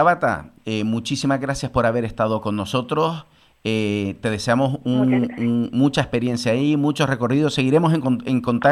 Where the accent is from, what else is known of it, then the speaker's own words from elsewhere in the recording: Canary Islands, Spain; Toma un buchito de agua, como decimos en Canarias, y en unos minutos nos hablamos de nuevo.